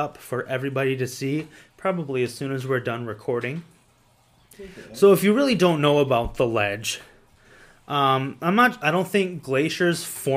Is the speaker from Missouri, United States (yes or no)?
no; Waupun, Wisconsin, United States; So that's just south of my hometown of Waupun, southwest a little bit.